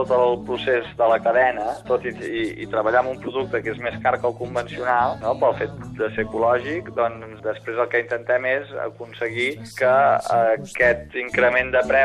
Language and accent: Catalan; Catalonia, Spain; som del Ripollès, som de Can de Manu.